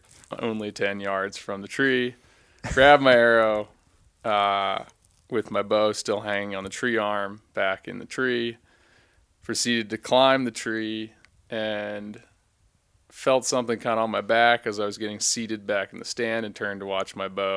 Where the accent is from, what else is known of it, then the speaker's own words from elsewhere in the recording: Trapp, Maryland, United States; now in Ketchum, United States; I am from Trapp, Maryland. I live in Ketchum, Idaho at First Light's Global International World Headquarters.